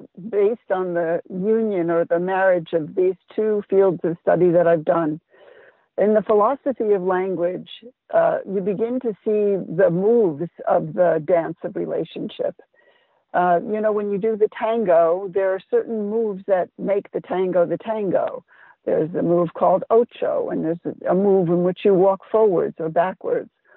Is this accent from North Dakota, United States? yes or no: no; New York, United States; And I grew up in New York, I think as you are a New Yorker.